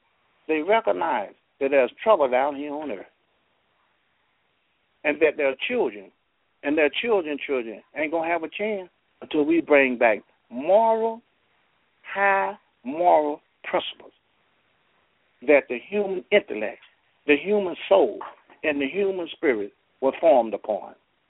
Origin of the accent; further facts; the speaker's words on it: Brooklyn, New York, United States; from Brooklyn, New York